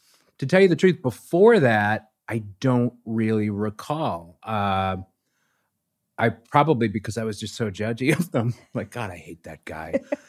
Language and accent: English; Boston, Massachusetts, United States; I mean, I'm from Boston.